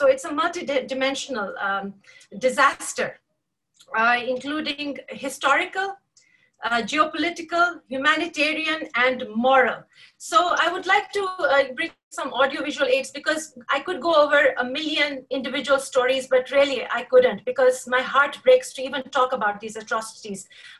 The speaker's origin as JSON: {"language": "English", "region": "Jammu and Kashmir", "country": "India", "tie": "born or raised there", "said": "I was born in Kashmir of Kashmiri parents and lineage, and I greatly cherish Kashmiri heritage and culture to this day. I'm here for Kashmir and Kashmiris and humanity at large. I've lived in the valley of Kashmir through part of this upsurge of oppression."}